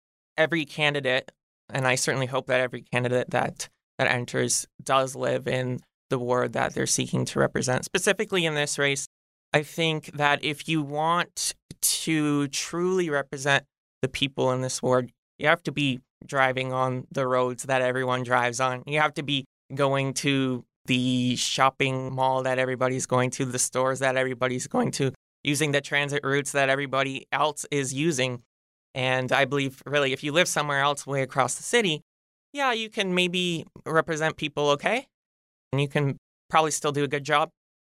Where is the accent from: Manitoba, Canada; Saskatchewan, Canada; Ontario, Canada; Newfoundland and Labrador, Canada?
Ontario, Canada; Hamilton; I'm as local as it gets. As I said, I was born here in Hamilton. I went to school, elementary and high school, in Ward 5. You know, I've lived in Ward 5 my entire life.